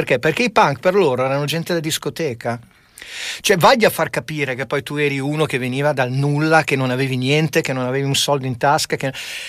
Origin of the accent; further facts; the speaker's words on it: Milan, Lombardy, Italy; io vengo da Milano, a Milano era la stessa cosa, io andavo a scuola a Quarto Giaro, che era un quartiere terribile, molto molto pericoloso